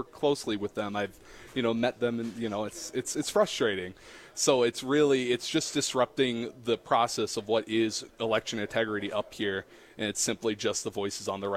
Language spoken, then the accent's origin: English; Eagle Point, Wisconsin, United States; I was born and raised in Chippewa County, and, I grew up in Eagle Point, really northern part.